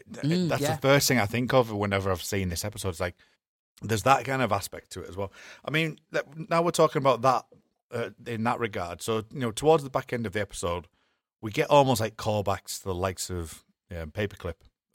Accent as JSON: {"language": "English", "country": "United Kingdom", "said": "I mean, we're all British"}